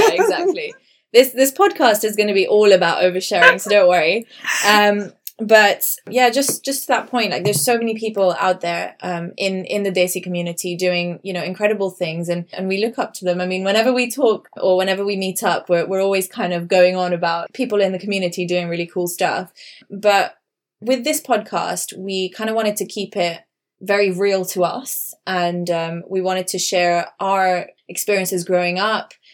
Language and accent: English; Barcelona, Catalonia, Spain; now in London, United Kingdom; I grew up in Barcelona, and I'm of Sindhi heritage